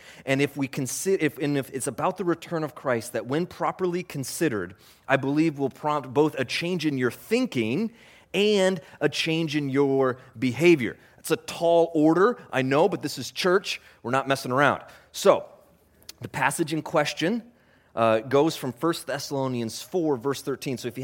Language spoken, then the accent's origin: English; Alaska, United States; I was born and raised in Alaska, which is great.